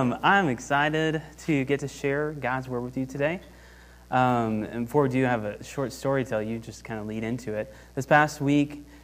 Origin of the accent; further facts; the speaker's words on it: Oklahoma, United States; Okay, sorry, I'm from Oklahoma. I don't know how to say that word right now.